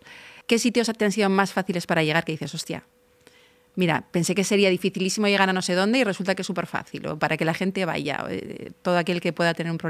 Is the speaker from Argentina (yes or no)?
no; Basque Country, Spain; Yo ves que soy vasca